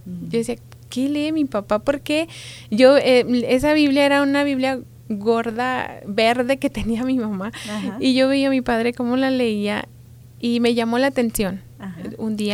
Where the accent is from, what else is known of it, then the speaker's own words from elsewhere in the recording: Colonia Guadalupe Victoria, Chihuahua, Mexico; also born or lived in Ciudad Juárez; soy una más de Chihuahua. Una más de Chihuahua. Nací en Ciudad Juárez, uh-huh. Pero crecí en un pueblito muy pequeño. Ajá. Un pueblito pequeño, se llama Colonia Guadalupe Victoria.